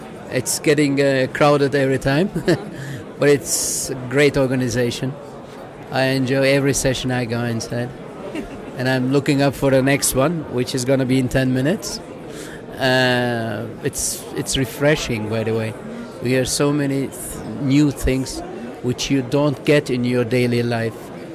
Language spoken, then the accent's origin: English; Istanbul, Turkey; I'm coming from Istanbul.